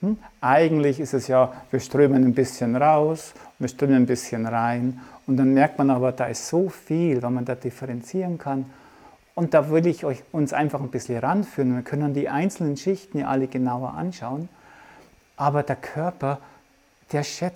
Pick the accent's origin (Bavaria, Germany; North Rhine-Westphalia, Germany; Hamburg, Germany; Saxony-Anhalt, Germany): Bavaria, Germany; Und ich komme jetzt aus dem Bayerischen, darum ist für mich das R-Sprechen, das sogenannte rollende R, recht einfach.